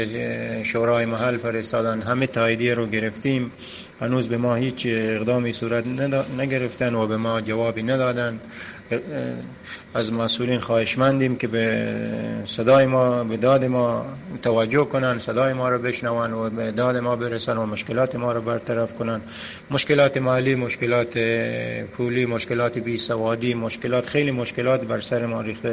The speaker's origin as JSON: {"language": "Persian", "region": "Mazandaran", "country": "Iran", "said": "ما هم ایرانی هستیم، اهل همین ایران هستیم، اهل مازندران هستیم"}